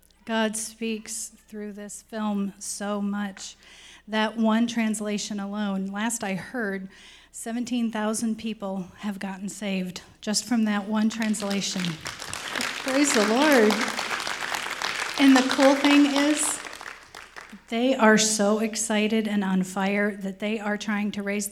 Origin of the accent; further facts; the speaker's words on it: Bentley Creek, Pennsylvania, United States; I'm actually from Bentley Creek, just over the hill.